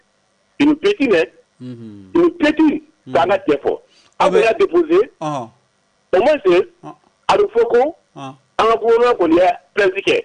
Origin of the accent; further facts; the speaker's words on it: Mali; Moi, je suis malien à 100%.